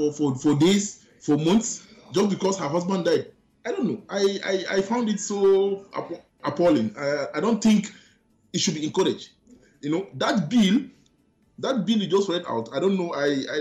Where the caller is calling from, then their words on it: Gambia; I'm calling from Gambia.